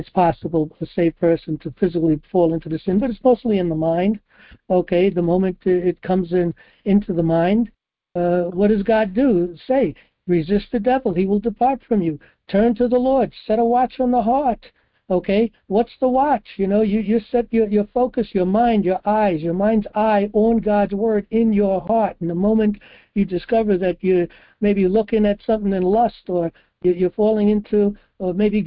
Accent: New York City, New York, United States; I come from New York City

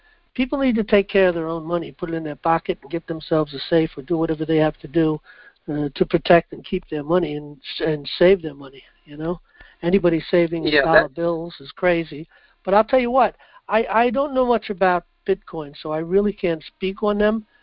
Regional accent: New York City, New York, United States; I'll tell you what, you know, I come from New York City

